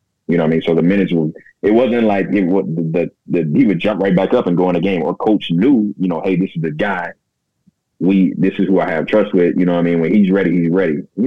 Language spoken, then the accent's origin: English; Houston, Texas, United States; I go to New Orleans in the summer because, you know, I'm from Houston.